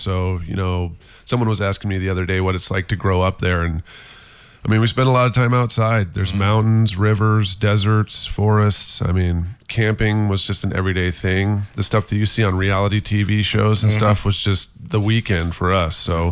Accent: Idaho, United States; I'm from Idaho.

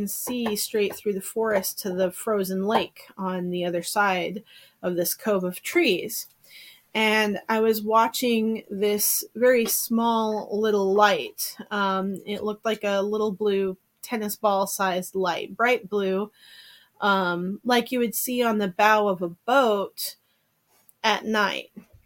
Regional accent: Wasilla, Alaska, United States; Matsu Valley, right outside of Wasilla.

